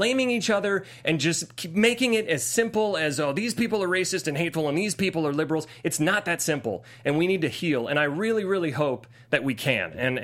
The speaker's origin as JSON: {"language": "English", "region": "Ohio", "country": "United States", "tie": "born or raised there", "said": "I grew up in Ohio. I saw the rubber industries. I saw steel industries. I saw industries leave."}